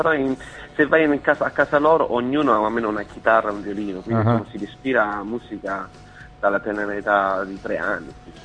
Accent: Formia, Lazio, Italy; now in Ireland; provincia di Latina, Lazio. E ho una confusione con gli accenti. E vivo in Irlanda da 10 anni, sì, infatti sto chiamando dall'Irlanda.

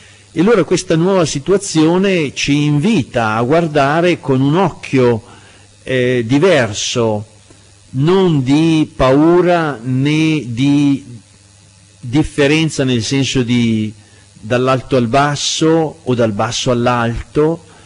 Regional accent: Saronno, Lombardy, Italy; sono un migrante, vengo da Saronno, anche se è vicino

